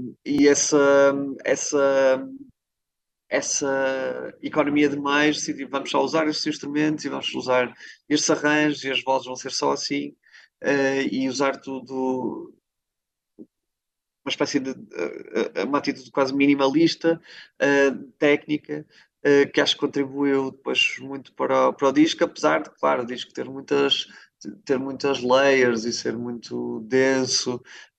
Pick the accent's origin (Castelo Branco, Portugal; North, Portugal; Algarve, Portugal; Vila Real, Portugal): North, Portugal; Barcelos; now in Porto, Portugal; não estão em casa nem no Porto, como estou, nem em Barcelos, de onde eu sou, na verdade